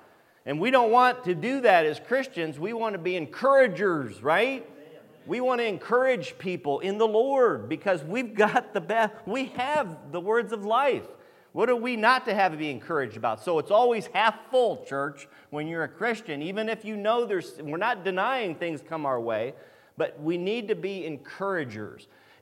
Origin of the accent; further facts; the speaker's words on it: Ohio, United States; I like it down here. I'm from Northern Ohio. Don't hold that against me, but we own property down here in St. Mary's